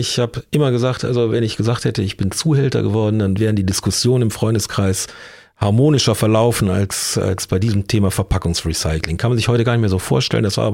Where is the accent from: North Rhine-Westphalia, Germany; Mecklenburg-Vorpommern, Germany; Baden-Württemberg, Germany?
North Rhine-Westphalia, Germany; Königswinter; also born or lived in Cologne; Das ist Königswinter jetzt natürlich seit vielen, vielen Jahren. Ganz am Anfang war es Köln. Ich bin also in Köln geboren und war aber knapp 2 Jahre alt. Da sind meine Eltern nach Niederscheuren gezogen, gehörte damals noch nicht zur Stadt Königswinter, seit der Reform 69.